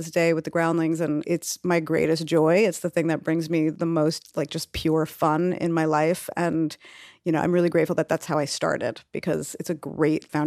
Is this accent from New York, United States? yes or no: yes; Brooklyn, New York, United States; I'm from Brooklyn, and I started auditioning and taking myself on the subway about 13 years old